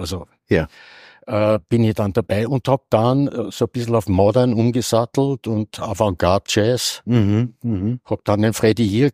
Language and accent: German; Ybbs an der Donau, Lower Austria, Austria; also born or lived in St. Pölten; Und mein Papa war in Ips in dem psychiatrischen Krankenhaus, damals Anstalt genannt, Primarius, Vorstand der Frauenabteilungen. Und dort haben wir in einer Dienstwohnung gewohnt.